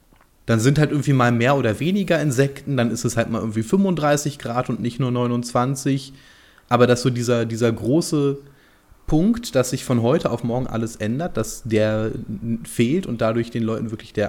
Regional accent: Berlin, Germany; Ich bin ja in Ost-Berlin zur Schule gegangen, zwar lange nach dem Fall der Mauer, aber trotzdem eben in der Schule, die früher Teil der DDR war.

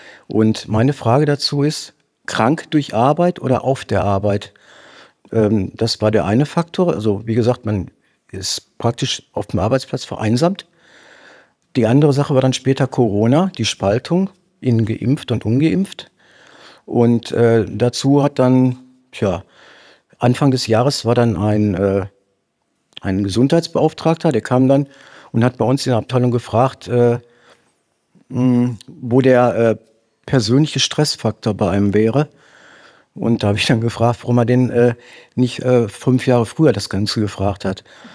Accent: Bochum, North Rhine-Westphalia, Germany; Ich komme aus Bochum

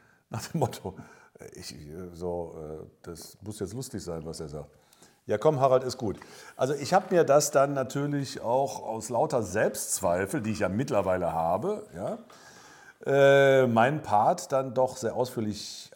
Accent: Cologne, North Rhine-Westphalia, Germany; ich komme aus Köln, mein Vater kommt aus Trier.

